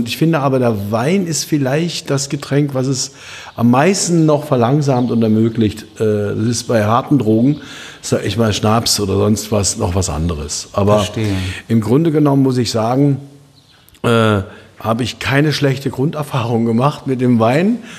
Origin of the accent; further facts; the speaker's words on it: East Germany, Germany; Ich bin im Osten groß geworden und war sozusagen in der vorwendischen Zeit, also in den Jahren 85 bis 89, in Erfurt engagiert.